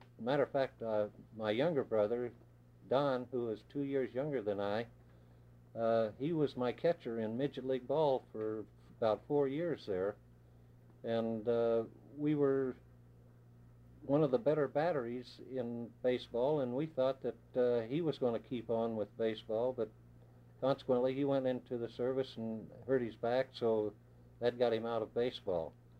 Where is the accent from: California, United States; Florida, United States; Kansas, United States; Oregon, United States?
Kansas, United States; Salina; also born or lived in Longford; I was born in Longford, Kansas, and then shortly afterwards moved to Salina, which is about 20, 25 miles away from there. And I grew up there, went through high school in Salina